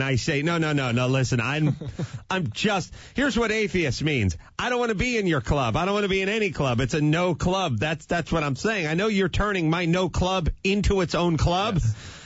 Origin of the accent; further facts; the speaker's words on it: North Hollywood, California, United States; growing up in North Hollywood, in between digging ditches and cleaning carpets, I did some modern and some tap.